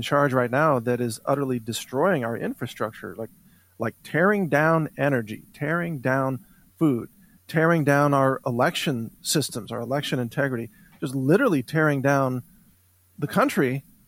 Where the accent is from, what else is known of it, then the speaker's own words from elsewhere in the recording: United States; of course, I'm an American. I live in Texas.